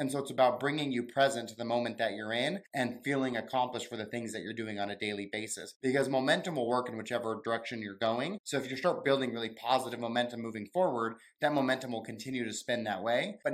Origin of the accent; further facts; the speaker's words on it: Wyoming, United States; So I grew up in Wyoming, a pretty cold and boring state. My parents were teachers